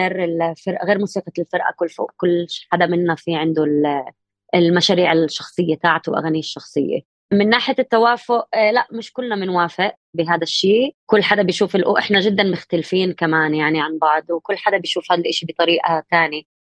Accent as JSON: {"language": "Arabic", "town": "Haifa", "region": "Haifa District", "country": "Israel", "said": "انا من حيفا فلسطينية حاملة هوية إسرائيلية موجودة بسيستم جدا جدا معقد، وكمان هذا الشيء بحيفا كمان لأنه مدينة مختلطة"}